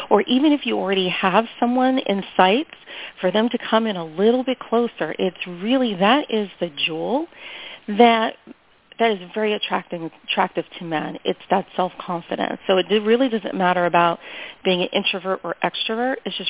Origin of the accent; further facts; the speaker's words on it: New York City, New York, United States; I was raised in New York City, very, you know, tough city to be raised